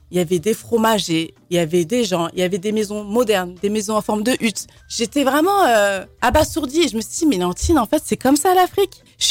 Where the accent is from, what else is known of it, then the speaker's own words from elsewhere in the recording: Mantes-la-Jolie, Île-de-France, France; Moi, j'ai grandi en France.